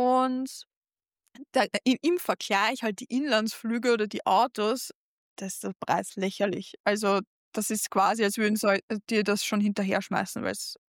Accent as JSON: {"language": "German", "country": "Austria", "said": "Als Österreicherin"}